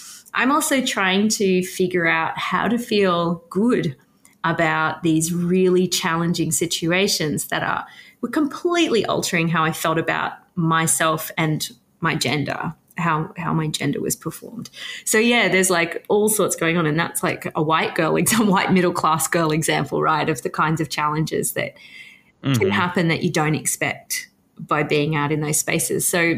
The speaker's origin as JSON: {"language": "English", "region": "New South Wales", "country": "Australia", "tie": "born or raised there", "said": "when I went back to my hometown, I was there and there was this graffiti one day I saw saying, \"Save Broken Head,\" my local beach"}